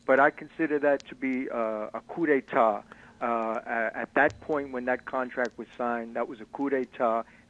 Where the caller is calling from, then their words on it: Manhattan, New York, United States; 136 in Broadway.